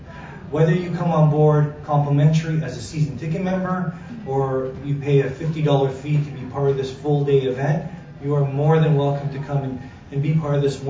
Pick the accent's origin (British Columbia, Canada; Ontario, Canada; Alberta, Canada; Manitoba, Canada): Ontario, Canada; Richmond Hill; I grew up in Richmond Hill. I spent many years here.